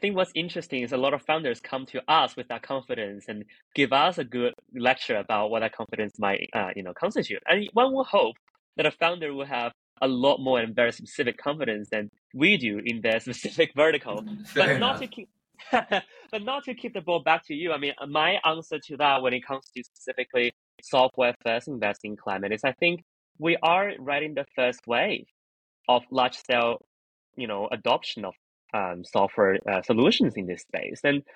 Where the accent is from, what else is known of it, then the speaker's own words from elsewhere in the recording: Australia; I'm from Australia, right?